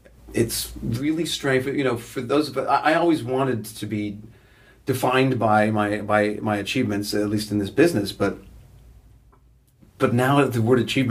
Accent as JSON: {"language": "English", "country": "Canada", "said": "Particularly being Canadian"}